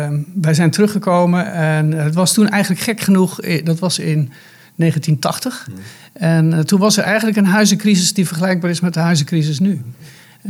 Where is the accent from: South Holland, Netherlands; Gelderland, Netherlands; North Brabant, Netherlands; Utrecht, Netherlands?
Gelderland, Netherlands; Epe; Ik heb de middelbare school gedaan in het dorp waar ik geboren ben, in Epe.